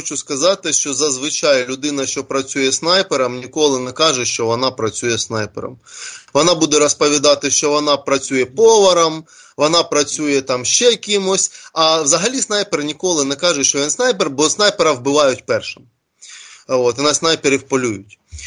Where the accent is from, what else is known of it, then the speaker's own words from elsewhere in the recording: Donbas, Ukraine; переїжджати на мій рідний Донбас.